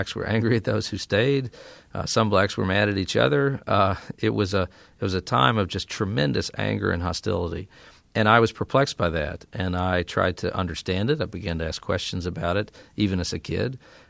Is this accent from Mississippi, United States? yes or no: yes; Mississippi, United States; also born or lived in Arkansas; Well, I am a kid from the Mississippi Delta. I was born on the Arkansas side of the Mississippi River in the fall of 1964